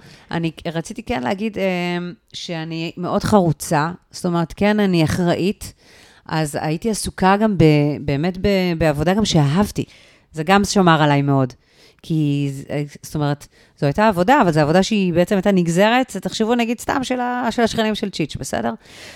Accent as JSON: {"language": "Hebrew", "town": "Tel Aviv", "region": "Tel Aviv District", "country": "Israel", "tie": "born or raised there", "said": "אני גדלתי ברמת אביב ג'"}